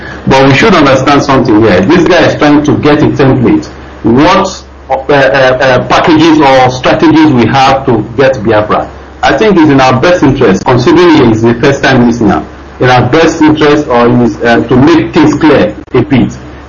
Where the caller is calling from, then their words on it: India; I'm calling from India.